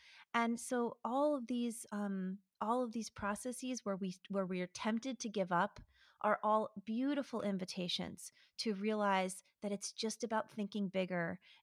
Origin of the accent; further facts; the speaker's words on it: United States; First of all, see, you're British and I'm American.